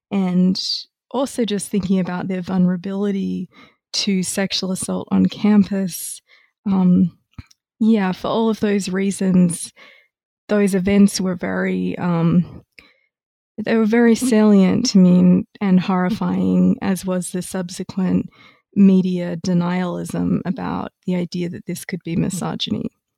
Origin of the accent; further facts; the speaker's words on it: Australia; now in United States; And I am originally Australian. I did my undergraduate degree at Melbourne and then went to MIT for graduate school